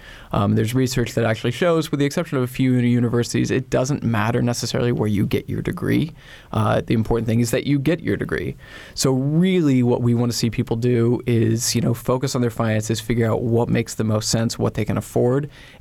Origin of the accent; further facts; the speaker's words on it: Bloomington, Indiana, United States; I mean, I'm from Bloomington. I have a degree from IU. I love this town.